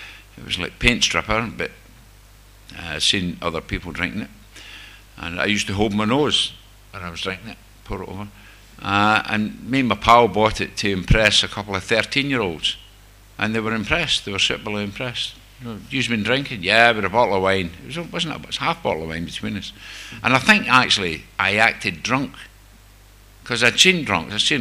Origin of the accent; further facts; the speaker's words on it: Coatbridge, Scotland, United Kingdom; Obviously I'm Scottish. I come from just outside Glasgow, Coatbridge.